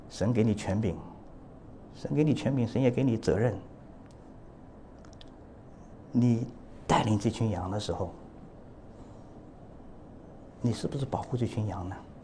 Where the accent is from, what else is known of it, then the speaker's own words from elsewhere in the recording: China; 就像我们中国人写一个太阳的太有一点，对不对？